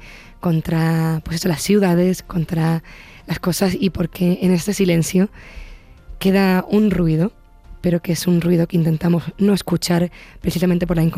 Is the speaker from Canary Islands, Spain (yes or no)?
yes; Los Llanos de Aridane, Canary Islands, Spain; que toqué en la Plaza de los Llanos de Aridane, en mi pueblo, frente a mi pueblo gratuitamente